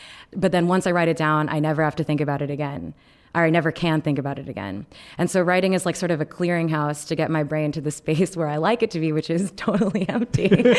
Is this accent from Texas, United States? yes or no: yes; Texas, United States; I grew up in Texas in a 98% white zip code.